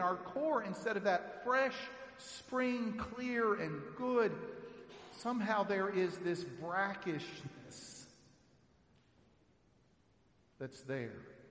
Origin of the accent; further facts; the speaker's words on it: Texas, United States; I'm from Texas, so it has two syllables, hail.